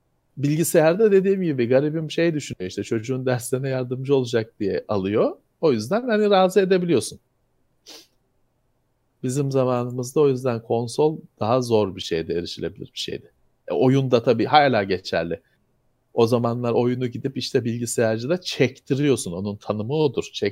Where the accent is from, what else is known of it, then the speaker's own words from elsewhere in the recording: Bakırköy, Istanbul, Turkey; Ben Bakırköylüyüm.